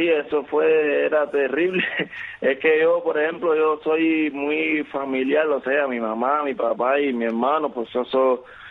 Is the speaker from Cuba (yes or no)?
yes; San Luis, Pinar del Río, Cuba; Yo soy de San Luis, de Corojo, de Rodeo, allá en Pinar del Río. El municipio de San Luis de Corojo, en el Rodeo.